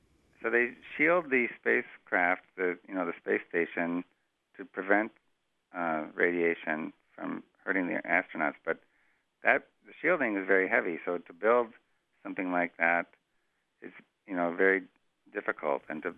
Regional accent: San Diego, California, United States; I came from California, but I moved around quite a bit, but I ended up back in California when I went to college in San Diego and then got my PhD at UCLA.

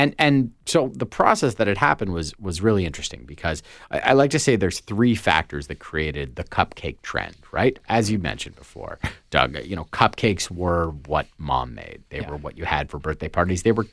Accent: Canada; I, even as a Canadian, remember it.

